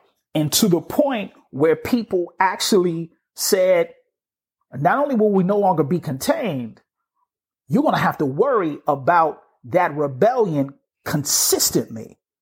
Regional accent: Illinois, United States; ironically from my home state, Otto Kerner, who was a senator from Illinois

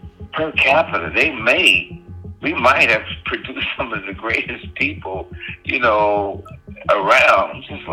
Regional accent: Compton, California, United States; Of course. Yeah. I mean, sometimes I look back, I look like right now, and I think per population, that city might have some of the most talent that's ever come out.

